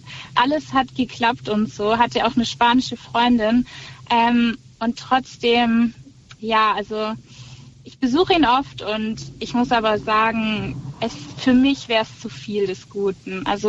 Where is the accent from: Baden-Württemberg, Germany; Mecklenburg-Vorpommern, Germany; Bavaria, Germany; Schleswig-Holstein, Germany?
Baden-Württemberg, Germany; also ich komme eigentlich aus dem Süden, so Raum Stuttgart.